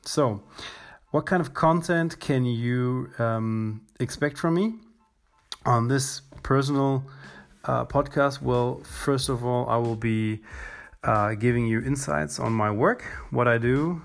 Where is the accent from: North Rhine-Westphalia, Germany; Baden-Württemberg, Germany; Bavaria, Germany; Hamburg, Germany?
Baden-Württemberg, Germany; Tübingen; also born or lived in New Zealand; We moved in from New Zealand to Germany 24 years ago. I was 10 years old. And since then, I live in South Germany in a city called Tübingen, like 30 kilometers south of Stuttgart.